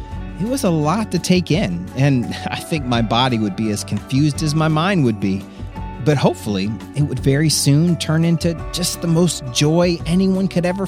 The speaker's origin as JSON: {"language": "English", "region": "Florida", "country": "United States", "tie": "born or raised there", "said": "I grew up in Florida, so I imagine beaches with soft sand and crashing waves."}